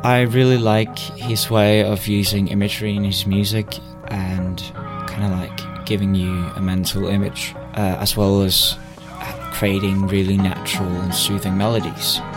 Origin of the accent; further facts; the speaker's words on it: Denmark; I'm 18 and I'm from Denmark